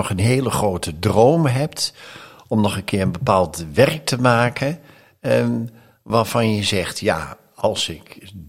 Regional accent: Enschede, Overijssel, Netherlands; Ik kom zelf uit Enschede

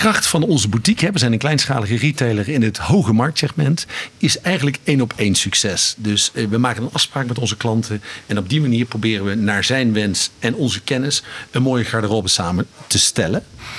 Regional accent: North Brabant, Netherlands; accent: Brabantian; ik ben en blijf gewoon in hart en nieren een Brabander. En dus met mijn Brabantse tongval en mijn Italiaanse kennis maak ik er mooi geheel van.

